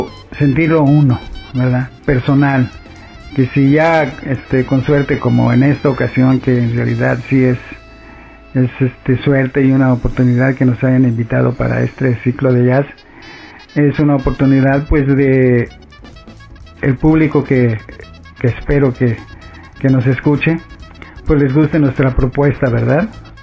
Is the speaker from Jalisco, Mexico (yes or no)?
yes; Guadalajara, Jalisco, Mexico; mi idea era venirme pues a mi ciudad, de donde soy, de Guadalajara. Entonces llego a Guadalajara en el año 83